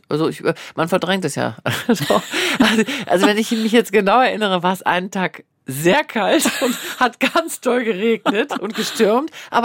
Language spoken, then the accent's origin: German; Wuppertal, North Rhine-Westphalia, Germany; Ich komme aus Wuppertal.